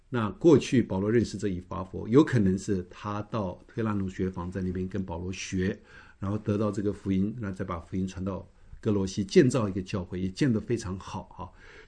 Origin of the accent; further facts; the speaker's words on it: China; now in United States; 就好像我们当中有很多是我们在美国嘛，可是我们是中国人呢，我们是中国人，可是我们有美国的国籍